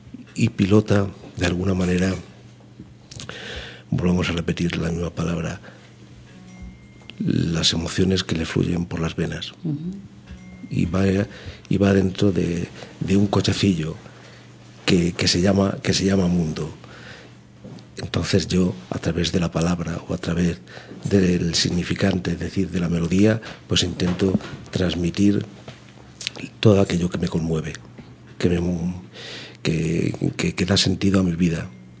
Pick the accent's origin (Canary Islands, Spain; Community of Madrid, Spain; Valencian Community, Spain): Community of Madrid, Spain; Leganés; Leganés para mí es mi pequeño país y escribir un himno al club de mi pueblo, un club que por otra parte ha significado muchísimo en mi vida y en mis experiencias. Yo jugué en los juveniles del Leganés